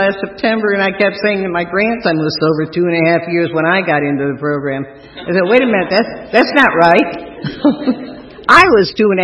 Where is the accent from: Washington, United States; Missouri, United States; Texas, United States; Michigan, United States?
Missouri, United States; St. Louis; I came from St. Louis, and he's from St. Louis.